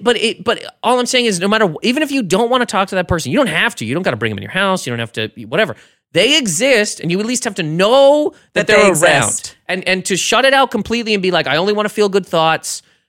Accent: Canada; He knows me and Liz. He knows we're from Canada.

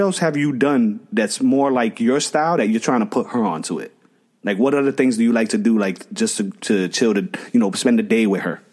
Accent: Boston, Massachusetts, United States; Like, maybe you're being raised here in New York City, but I'm from Boston, and this is how we used to do it when I was growing up.

